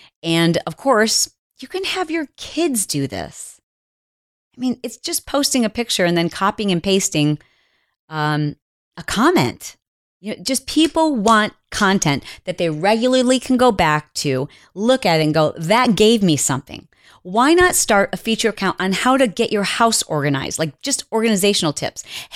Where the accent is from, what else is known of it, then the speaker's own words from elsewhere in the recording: Indiana, United States; I want her to say my name and say that I'm from Indiana.